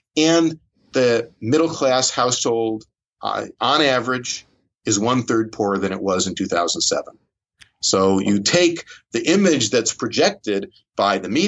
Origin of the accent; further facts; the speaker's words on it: New York, United States; and I'm a New Yorker, so it's not like I resent the fact that New York is booming.